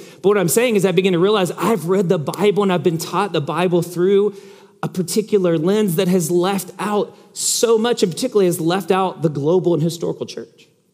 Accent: United States; which, again, as a American, it's hard for me not to see that.

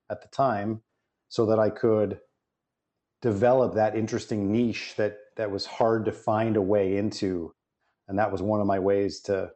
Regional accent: Canada; I am originally from Canada, and so you will hear that in my voice periodically when I say certain words. But as a kid growing up in Canada

